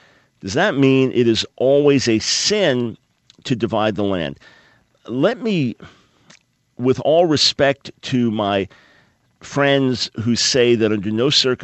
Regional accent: Island Park, New York, United States; Yeah, I grew up in Island Park, right next to Long Beach.

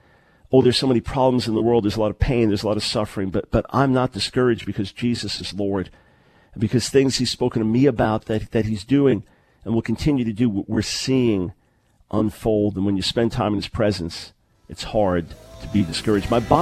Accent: New York, United States; also born or lived in Manhattan; And I am a New Yorker, after all, born and raised in New York, born in Manhattan, raised on Long Island.

